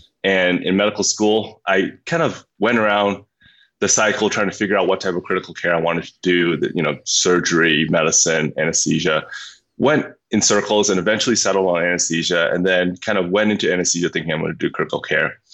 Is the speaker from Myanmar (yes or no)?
yes; Myanmar; I grew up in Burma, and I grew up as the son of physicians.